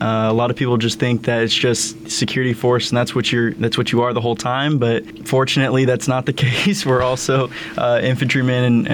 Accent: San Jacinto, California, United States; But back in my hometown in San Jacinto, California, there's this like burger joint.

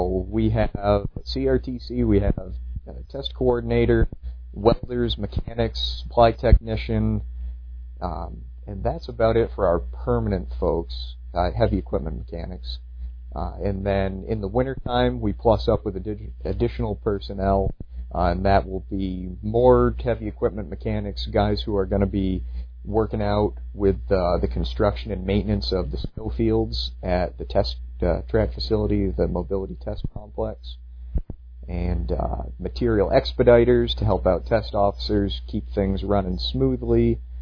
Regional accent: New England, United States; now in Alaska, United States; I grew up in New England, and honestly, I will take an Alaskan winter over a New England winter.

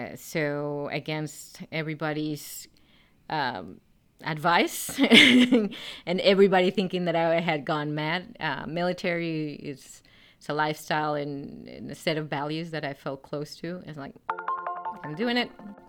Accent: Madrid, Community of Madrid, Spain; English is a second language; I learned English thanks to my parents and their vision. They put me in the only American school that was in Madrid at the time.

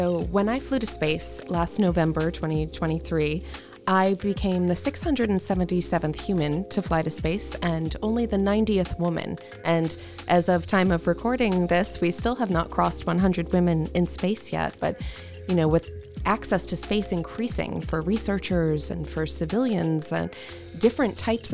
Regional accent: Jupiter, Florida, United States; So I was born and raised in Jupiter, Florida

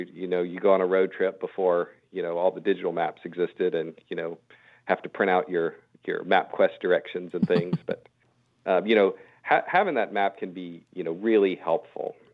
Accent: Clinton, Mississippi, United States; So originally I'm from Clinton, Mississippi, so right down the road there from Vicksburg.

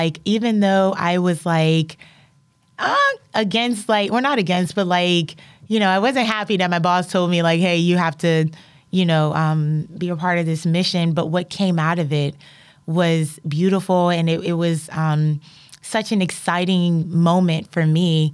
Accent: Lynchburg, Virginia, United States; You know, again, I come from Lynchburg, Virginia.

